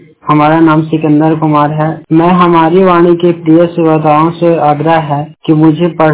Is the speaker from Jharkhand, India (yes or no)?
no; Jatibigha, Bihar, India; मैं बिहार राज्य से बोल रहा हूँ। मेरा घर गया, मेरा जिला डिस्ट्रिक्ट गया जी, और मेरा घर जातिबीघा। मैं बिहार से बोल रहा हूँ।